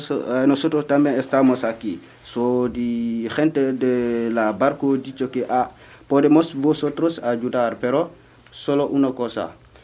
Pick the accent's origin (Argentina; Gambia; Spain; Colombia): Gambia; Soma; Spanish is a second language; moved away; also born or lived in Italy; Yo soy de Gambia y mi pueblo se llama Soma. Yo vengo en Europa en años 2015 y con mi tío